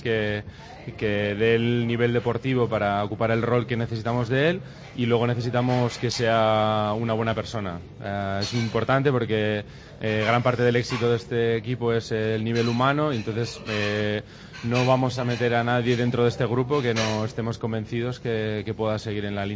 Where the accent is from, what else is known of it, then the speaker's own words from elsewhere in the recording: Basque Country, Spain; Y además soy vasco, o sea que es así.